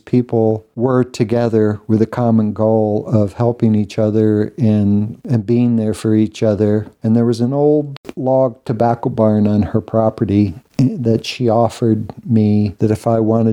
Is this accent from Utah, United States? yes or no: no; New York, United States; I grew up in Western New York State.